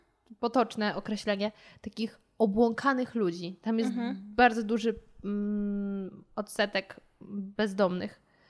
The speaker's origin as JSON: {"language": "Polish", "town": "Warsaw", "region": "Masovian Voivodeship", "country": "Poland", "said": "bo ja z Polski... nawet powiedzmy z Warszawy"}